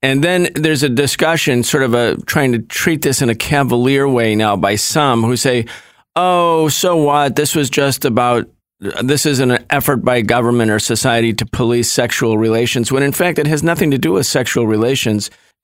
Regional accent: New York, United States; when I was a teenager, growing up in Western New York in a predominantly white suburb

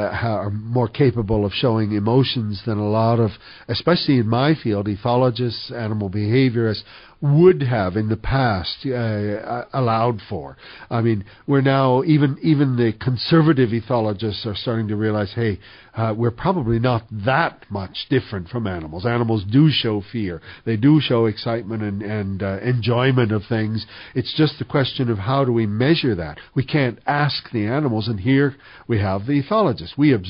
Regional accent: United States; now in Switzerland; half of it in the United States and other countries, but as an American. And I had become Swiss in the meantime

